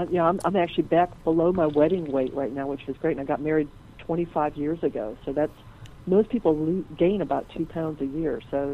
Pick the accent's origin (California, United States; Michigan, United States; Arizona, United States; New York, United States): Michigan, United States; I grew up in Michigan, where we ate a lot of cabbage, but we didn't eat collards or kale.